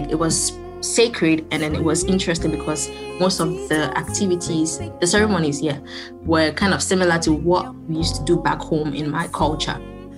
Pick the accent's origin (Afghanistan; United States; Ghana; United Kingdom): Ghana; moved away as an adult; now in Canada; So in terms of my background, I attended my primary education all through to university, all in Ghana, and I came to Canada in 2018, fall of 2018.